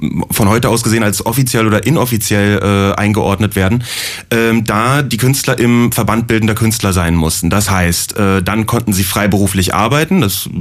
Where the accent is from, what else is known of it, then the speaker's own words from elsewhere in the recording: East Germany, Germany; wie ist es als Kind im Osten, das wusste ich selber noch